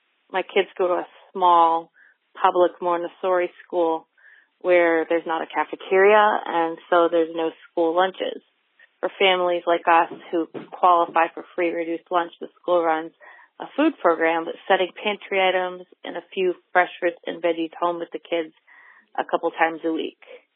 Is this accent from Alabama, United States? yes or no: no; New Hampshire, United States; I'm from New Hampshire.